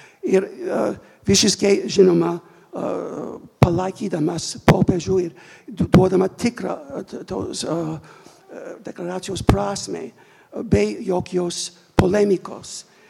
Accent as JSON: {"language": "Lithuanian", "country": "United States", "first_language": "English", "second_language": "Lithuanian", "said": "aš nesu lietuvis, negaliu redaguoti, bet galiu puikiai suprasti ir angliškai, ir mano gimtoji kalba, esu kilęs iš Amerikos, ir galiu pakankamai suprasti lietuvių kalbą"}